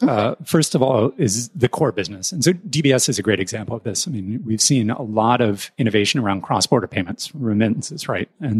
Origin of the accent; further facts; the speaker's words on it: United States; you can tell from my accent, I'm American.